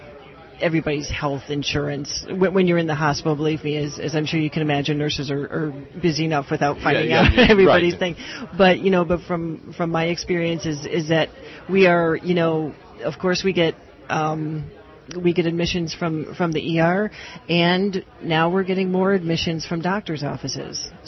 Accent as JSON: {"language": "English", "town": "Cleveland", "region": "Ohio", "country": "United States", "tie": "born or raised there", "lives_now": "Pittsburgh, United States", "said": "No, I grew up in Cleveland."}